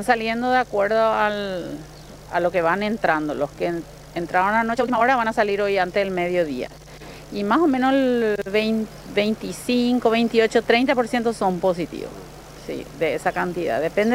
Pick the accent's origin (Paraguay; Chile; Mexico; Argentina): Paraguay; yo como paraguayo